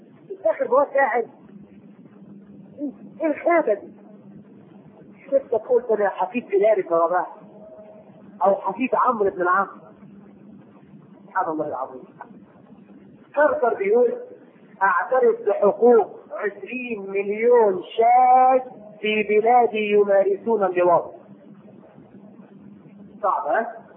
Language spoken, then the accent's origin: Arabic; Egypt; وفي عندنا في مصر يسمي بنته دينا وديانه